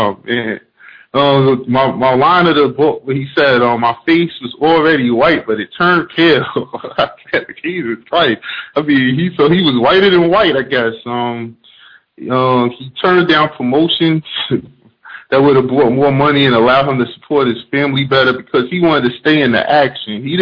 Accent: New York, United States; from New York.

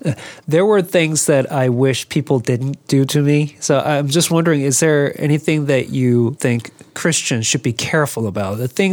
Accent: South Korea; now in Canada; Then I would say, no, I'm from Korea.

